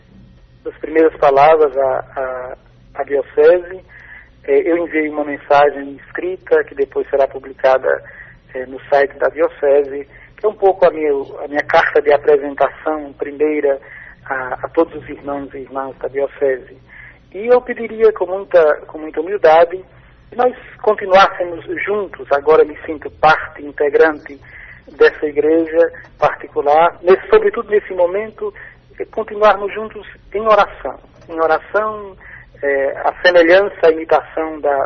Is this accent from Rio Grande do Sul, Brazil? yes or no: no; Araripina, Pernambuco, Brazil; eu estou pensando em celebrar na minha cidade natal, Araripina.